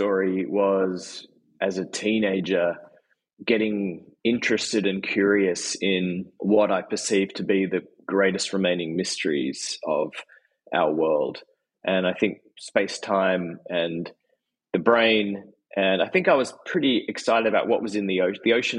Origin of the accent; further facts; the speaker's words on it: Australia; I'm Australian.